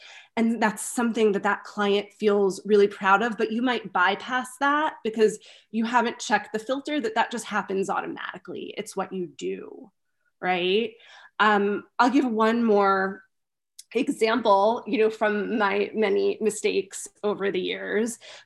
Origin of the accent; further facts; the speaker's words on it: New York, United States; You know, I come from New York. I live in the South now. You know, having lived in the New York area my whole life